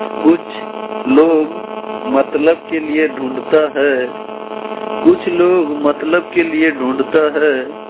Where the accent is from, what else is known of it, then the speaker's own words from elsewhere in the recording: Godda, Jharkhand, India; मैं गोड्डा निवासी गोड्डा के रहने वाला हूँ।